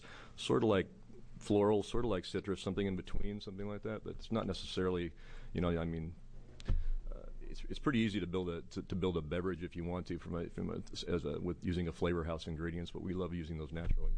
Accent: Canby, Oregon, United States; I grew up in Canby, so just south of me I grew up, and it's like I kind of took hop fields for granted

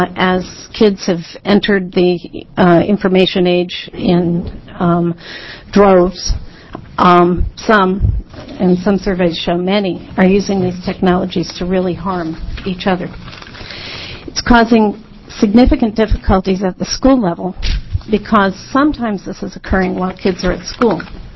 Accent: Eugene, Oregon, United States; I'm from Eugene, Oregon.

